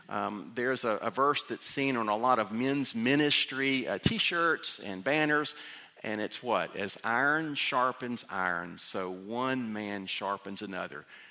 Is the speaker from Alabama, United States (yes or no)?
no; Vidalia, Georgia, United States; Now, I learned this when I grew up in Vidalia, Georgia, and there wasn't much to do in the summer.